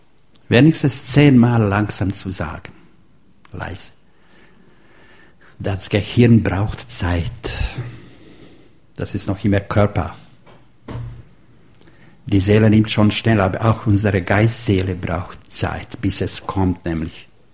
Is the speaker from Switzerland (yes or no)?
no; Croatia; German is a second language; now in Germany; Ich weiß ja, in Deutschland muss man alles leisten. Leisten, leisten. Bei uns in Kroatien glauben. Wir haben auch Krieg gewonnen, nur durch den Glauben.